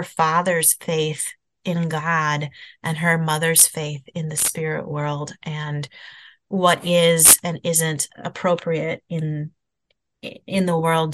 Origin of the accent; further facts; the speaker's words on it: Midwest, United States; growing up in the Midwest myself, growing up in farmland and woods and cornfields, I used to play hide and seek in the cornfields when I was a kid.